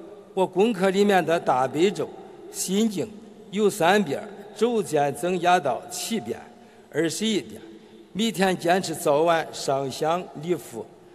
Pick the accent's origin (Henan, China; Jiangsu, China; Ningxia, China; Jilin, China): Henan, China; 我来自河南，是一名老中医，从事临床医务工作已经50年了。